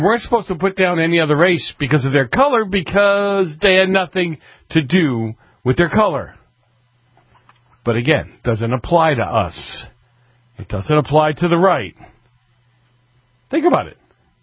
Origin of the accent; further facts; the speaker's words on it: Boston, Massachusetts, United States; do you remember when I grew up in New England, in Boston, and there were always nuns walking the street?